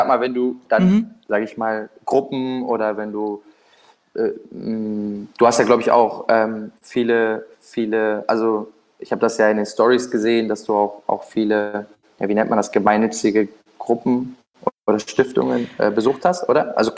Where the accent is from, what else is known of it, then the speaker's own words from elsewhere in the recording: Düsseldorf, North Rhine-Westphalia, Germany; Ich bin in Düsseldorf da groß geworden